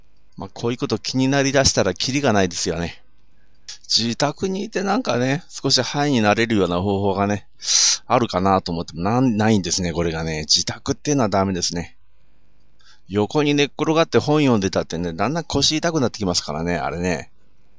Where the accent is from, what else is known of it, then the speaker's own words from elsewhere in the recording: Sapporo, Hokkaido, Japan; まあ私今こう札幌なんですけども、まあ私の地元なんですけどもね